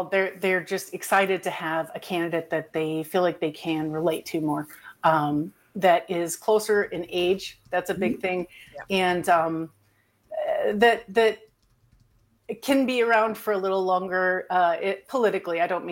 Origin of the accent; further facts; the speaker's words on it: Iowa, United States; moved away as an adult; I was actually born in Iowa. I was raised in Iowa. And it makes me so sad to see that in my former home state. I've been here for almost 20 years